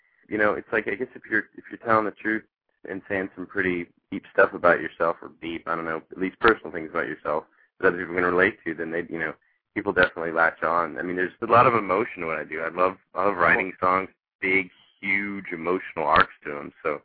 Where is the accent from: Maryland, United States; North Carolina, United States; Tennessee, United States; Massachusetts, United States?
Tennessee, United States; Nashville; also born or lived in Chicago; And you know, I grew up in Nashville and loved part of Nashville and didn't love part of Nashville.